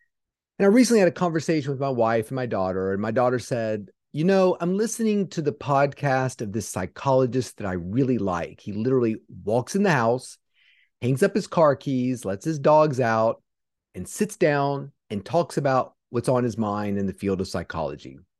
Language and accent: English; Salem, Virginia, United States; I grew up in Salem, Virginia, in a sort of suburb of Roanoke, Virginia, down in the southwest part of Virginia.